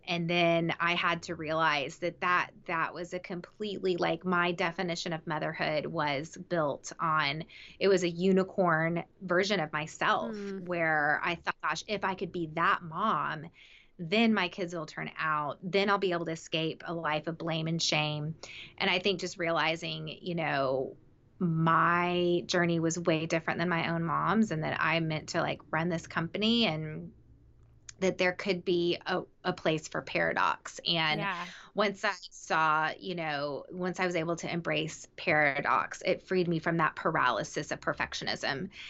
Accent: the South, United States; I think I framed it for so long as so around gender roles, because I grew up in the South and my dad was very old fashioned.

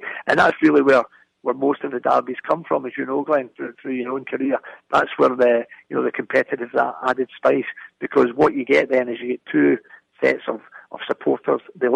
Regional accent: Glasgow, Scotland, United Kingdom; growing up in Glasgow

